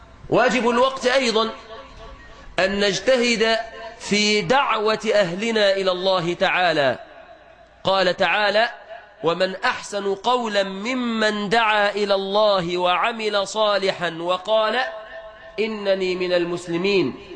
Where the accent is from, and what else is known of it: Egypt